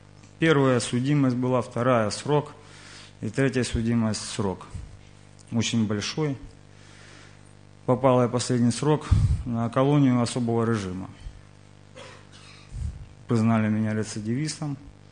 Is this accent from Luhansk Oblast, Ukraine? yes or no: no; Donetsk Oblast, Ukraine; Сейчас я приехал из Конюской, а родом я с Украины, Донецкая область.